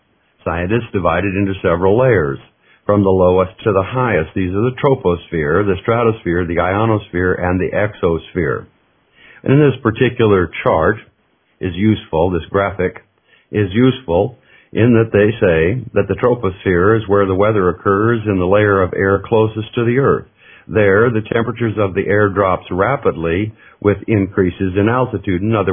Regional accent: Fairbanks, Alaska, United States; I've seen those growing up in Fairbanks, Alaska.

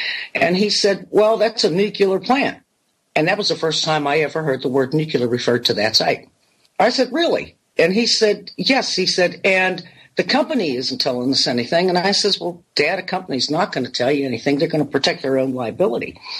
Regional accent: Apollo, Pennsylvania, United States; Apollo, Pennsylvania. Was basically a really small town of about a little over 1,800 people, maybe 2,000 back then.

